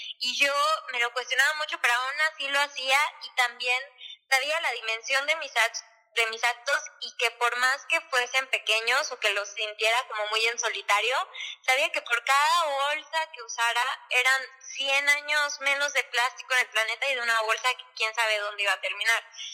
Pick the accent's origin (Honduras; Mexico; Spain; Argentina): Mexico; Campeche; moved away as an adult; now in Mérida, Mexico; Soy de Campeche. Nací en Campeche y ahí viví 17 años, pero para entrar, o sea, cuando empecé a estudiar la universidad, me fui a vivir a Mérida.